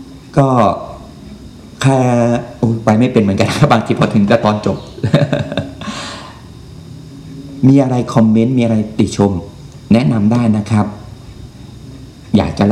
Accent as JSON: {"language": "Thai", "town": "Hat Yai", "region": "Songkhla", "country": "Thailand", "said": "ผมเป็นคนหาดใหญ่นะครับผมเป็นคนหาดใหญ่"}